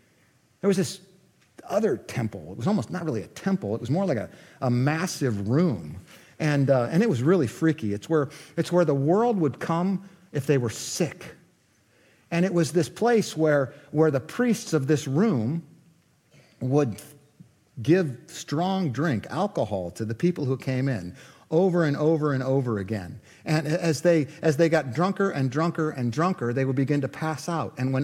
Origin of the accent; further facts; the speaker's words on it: Cleveland, Ohio, United States; I'm from Cleveland, and when the Browns play the Steelers, for the last 60 years, it has been a battle within me.